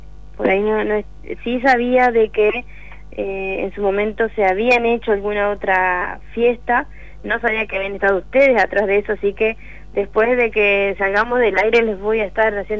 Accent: San Justo, Argentina; soy de San Justo, así que siempre mi corazoncito estuvo por esta zona de alguna manera

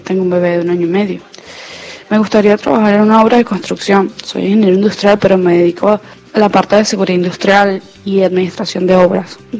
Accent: Venezuela; moved away as an adult; now in Argentina; soy de Venezuela, soy ingeniero industrial, tengo 2 meses en el país.

